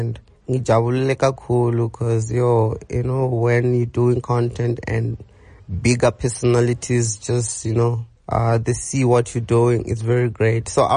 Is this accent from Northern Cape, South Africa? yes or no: no; Limpopo, South Africa; I was born and raised in Venda